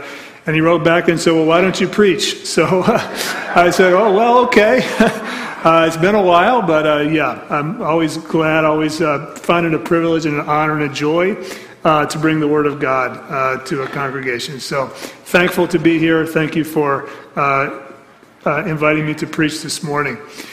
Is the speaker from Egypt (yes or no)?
no; Japan; also born or lived in Philadelphia; I grew up in Japan as a child of missionaries. I was a missionary kid myself. I spent the middle 20 years or so of my life in Philadelphia.